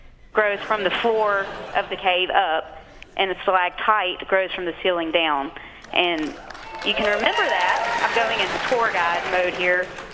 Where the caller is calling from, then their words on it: Gurley, Alabama, United States; I'm calling from Gurley, Alabama.